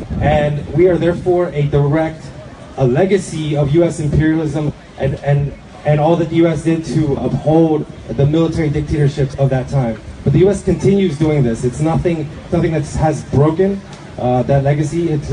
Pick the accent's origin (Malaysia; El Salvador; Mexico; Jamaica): El Salvador; now in Washington, United States; Just here in D.C. area, I'm from El Salvador. I came during the 80s